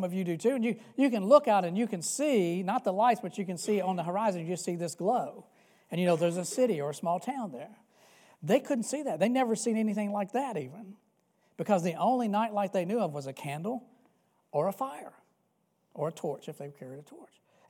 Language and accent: English; Louisville, Kentucky, United States; I grew up just outside of Louisville, Kentucky, and frequented Jefferson Mall quite a bit.